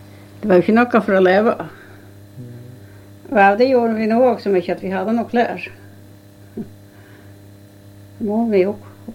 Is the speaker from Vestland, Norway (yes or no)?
no; Kjefjorden, Finnmark, Norway; also born or lived in Slettnes; jeg er fra Kjefjorden og fra Slettnes og på den andre siden.